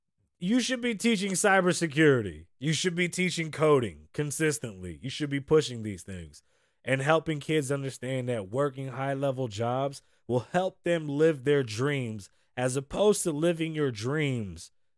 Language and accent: English; New York City, New York, United States; I'm from the South Bronx.